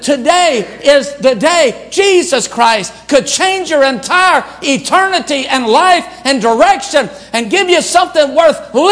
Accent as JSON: {"language": "English", "town": "Baton Rouge", "region": "Louisiana", "country": "United States", "tie": "born or raised there", "said": "My mother was just a country girl. We grew up in Baton Rouge, Louisiana. My dad was a sharecropper way, way, way back."}